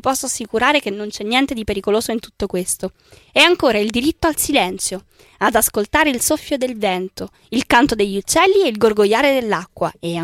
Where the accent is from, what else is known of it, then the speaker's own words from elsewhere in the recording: Macerata, Marche, Italy; io che ci sono cresciuta a Macerata